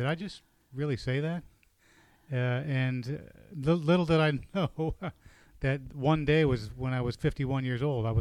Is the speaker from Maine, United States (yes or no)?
no; Deerfield Beach, Florida, United States; also born or lived in New York; I grew up in St. Ambrose Catholic Church in Deerfield Beach, Florida.